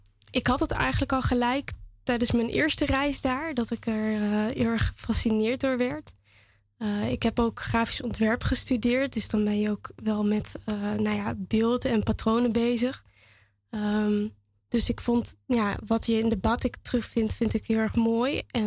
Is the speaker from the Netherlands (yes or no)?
yes; Beuningen, Gelderland, Netherlands; In Beuningen.